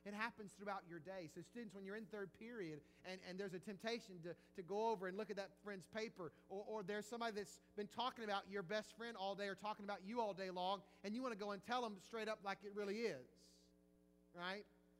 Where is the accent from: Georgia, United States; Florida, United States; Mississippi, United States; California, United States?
Mississippi, United States; Jackson; moved away; also born or lived in Baton Rouge; When I moved to Baton Rouge, Louisiana in 1997. I grew up in Jackson, Mississippi. I grew up an Ole Miss fan my entire life.